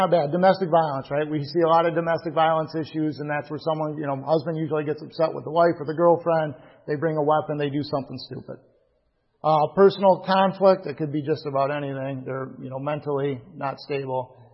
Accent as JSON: {"language": "English", "town": "Lansing", "region": "Michigan", "country": "United States", "tie": "born or raised there", "said": "Churches, it seemed like, back in the day, I grew up in Lansing"}